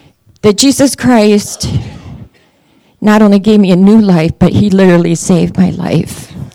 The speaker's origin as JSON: {"language": "English", "town": "Midland", "region": "Texas", "country": "United States", "said": "I'm from Midland, 4 months, well, three and a half months later, my home in Midland was broken into."}